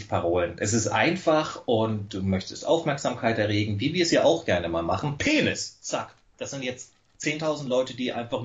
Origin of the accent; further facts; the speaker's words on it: Bavaria, Germany; Bei uns in Bayern sind hier die Grünen verboten, wie scheint.